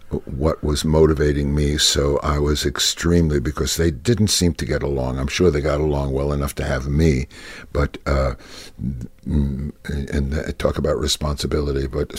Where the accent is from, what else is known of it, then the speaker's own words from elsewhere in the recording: Brooklyn, New York, United States; And then I was born and brought up in Brooklyn, New York.